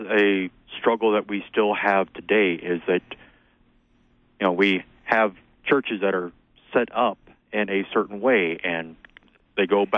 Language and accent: English; Southern United States, United States; I grew up in the Tennessee, Mississippi area, and I was a member of the Church of Christ growing up